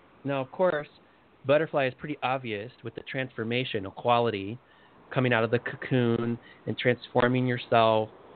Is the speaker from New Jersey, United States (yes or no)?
no; Chicago, Illinois, United States; Yeah, I grew up like on the South Side, like near Midway Airport around there. And we kind of moved a little bit farther south away from there, but that's where I grew up.